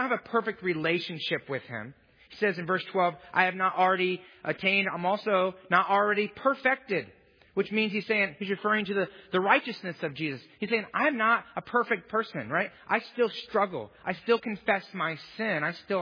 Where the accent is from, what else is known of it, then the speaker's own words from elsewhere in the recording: Indiana, United States; And it's 2 o'clock in the morning and we're from Indiana.